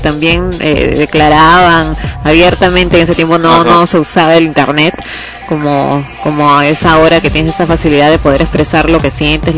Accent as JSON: {"language": "Spanish", "country": "Peru", "said": "todos esos argumentos hacen que uno como peruano, peruana, tenga dudas, tenga temor"}